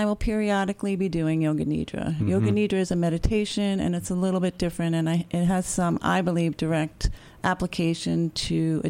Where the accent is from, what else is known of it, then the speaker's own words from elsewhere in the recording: New York, United States; No, I am from Long Island, New York.